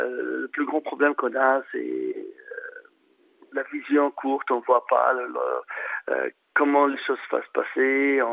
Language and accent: French; Tunisia; À dire je suis tunisien, je préfère la Tunisie